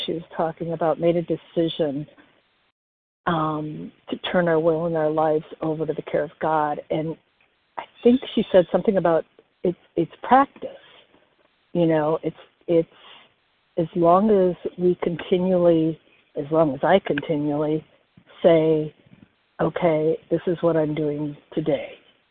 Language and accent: English; Wisconsin, United States; I'm from Wisconsin, and I am a compulsive overeater.